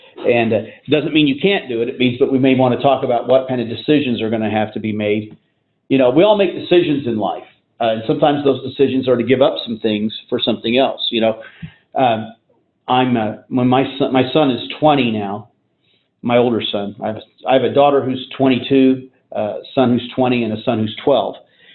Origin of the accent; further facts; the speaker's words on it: Indianapolis, Indiana, United States; got out of the Marine Corps when I was 22, moved back to my hometown of Indianapolis, went to work in the tool business.